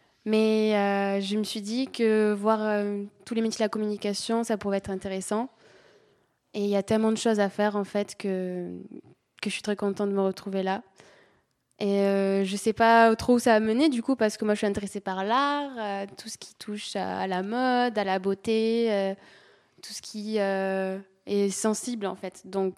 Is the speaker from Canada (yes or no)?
no; France; also born or lived in Tanzania; Voilà, moi je suis née en Tanzanie et je suis venue en France à mes 4 ans. D'accord. Et donc voilà, ma mère est tanzanienne.